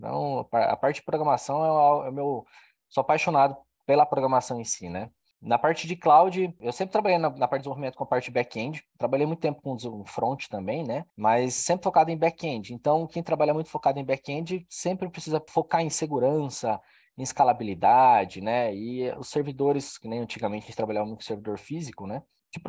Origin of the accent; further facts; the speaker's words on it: Maringá, Paraná, Brazil; É, eu sou de Maringá, empresa de São Paulo.